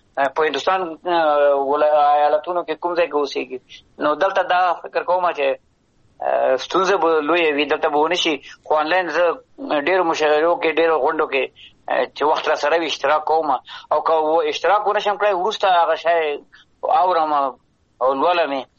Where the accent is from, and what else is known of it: Afghanistan; moved away